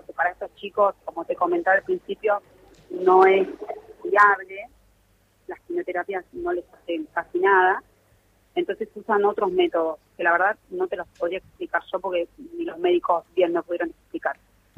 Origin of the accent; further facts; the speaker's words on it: Don Torcuato, Buenos Aires Province, Argentina; Sí, nosotros somos de Don Torcuato Tigre.